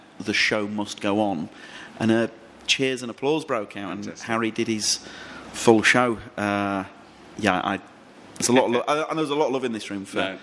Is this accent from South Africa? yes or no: no; Leeds, Yorkshire and the Humber, United Kingdom; I'm from Leeds